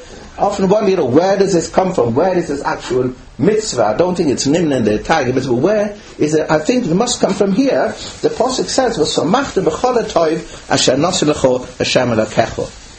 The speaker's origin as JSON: {"language": "English", "country": "Ireland", "said": "I came from Ireland, I didn't know, no idea, you know"}